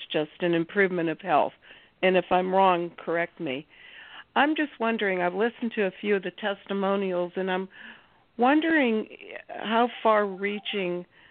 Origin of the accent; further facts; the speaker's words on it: Ohio, United States; from Ohio, and this is only the second time I've been on the phone.